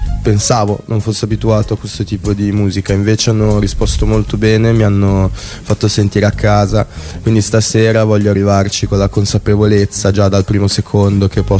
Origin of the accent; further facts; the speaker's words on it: Genoa, Liguria, Italy; Beh, grazie, grazie, tipo, certo, io sono di Genova.